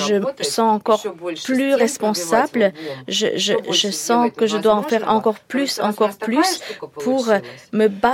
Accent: Russia; first language Russian; French is a second language; on est né porteur de la langue russe et on vient d'où on vient, de la Russie

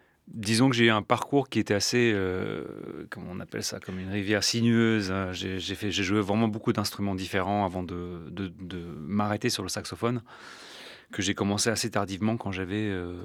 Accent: France; comme j'ai grandi en France en tant qu'ado

